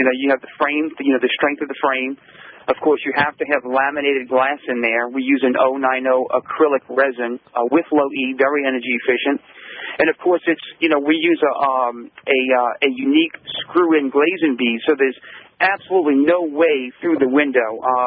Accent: New Orleans, Louisiana, United States; You know, we're from New Orleans, so we have a lot of heat and humidity

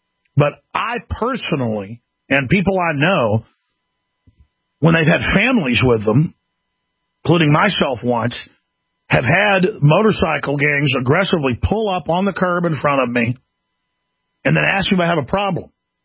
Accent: Dallas, Texas, United States; I grew up in Dallas and saw a lot of this, and it was not fun.

